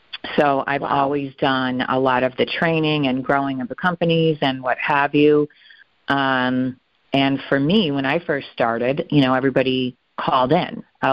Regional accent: San Jose, California, United States; also born or lived in Key West, Florida; now in Pennsylvania, United States; as a kid, I grew up in San Jose, California, Key West, Florida, but went to college here and have been here ever since.

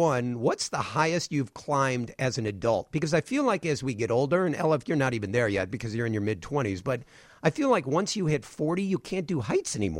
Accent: Peoria, Illinois, United States; Every year, when I grew up in Peoria. My father worked at Caterpillar for 35 years.

